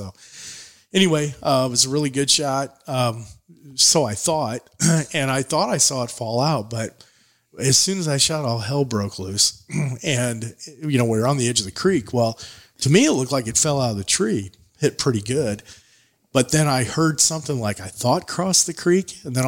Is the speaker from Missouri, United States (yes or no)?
yes; Missouri, United States; Well, we're from Missouri, not Africa.